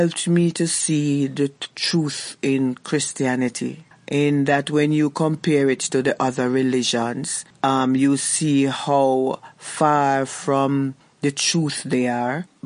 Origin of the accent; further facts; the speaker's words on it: Ocho Rios, Jamaica; moved away as an adult; now in Cape Town, South Africa; I'm from Jamaica. I'm from the north coast of Jamaica, Ocherius, one of the tourist areas in Jamaica. It's good to be in South Africa.